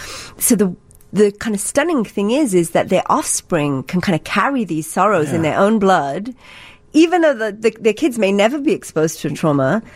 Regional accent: England, United Kingdom; I was raised in England, thousands of miles away, didn't have much to do with India, no connection to my ancestors because they were dead

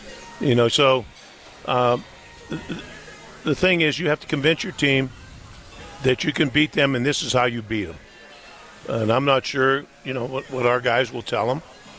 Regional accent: Pennsylvania, United States; Love to play Penn State. I grew up in Pennsylvania.

